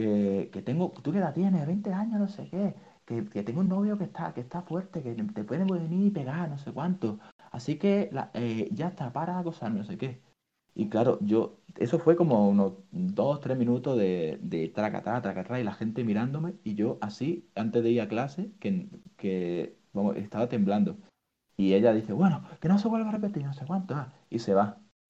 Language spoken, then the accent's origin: Spanish; Málaga, Andalusia, Spain; Yo soy de Málaga, ya es todo real. Soy de Málaga